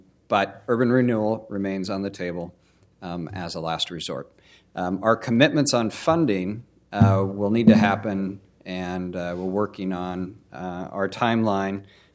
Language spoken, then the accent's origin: English; Montana, United States; I'm from Montana originally, and we kind of pause a lot.